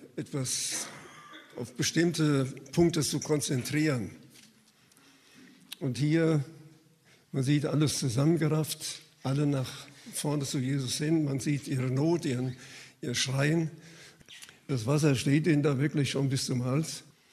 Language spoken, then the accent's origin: German; Frankfurt, Hesse, Germany; Also ich habe das mal als Kind gelernt, es wurde mir gesagt, wir hatten bei uns in Frankfurt da in der Nähe einen Platz